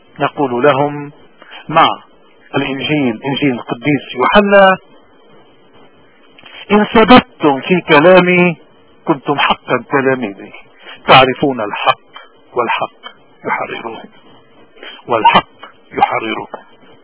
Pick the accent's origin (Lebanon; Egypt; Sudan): Lebanon; فسلحنا به كلبنانيين منذ 7000 سنة ولازلنا